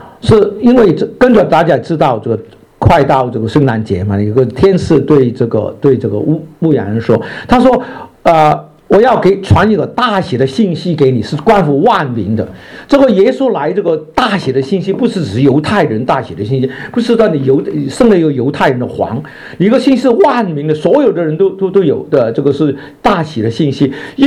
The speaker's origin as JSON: {"language": "Chinese", "country": "China", "said": "那我们不是吗？我们是中国人嘛。为什么我们中国人有得到福气呢？"}